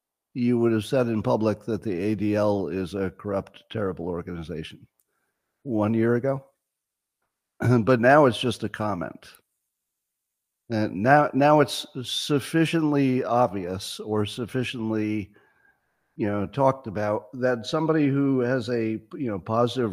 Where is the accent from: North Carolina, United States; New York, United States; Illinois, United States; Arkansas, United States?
New York, United States; I'm from New York State, right? So I grew up in upstate New York.